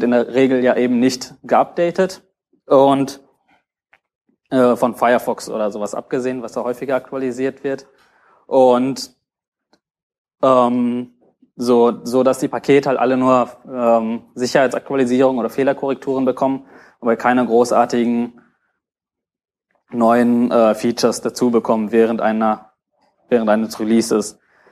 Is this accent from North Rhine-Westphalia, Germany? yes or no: yes; Castrop-Rauxel, North Rhine-Westphalia, Germany; Ich komme aus der Stadt Castrop-Rauxel bei Dortmund, falls es irgendwer kennt.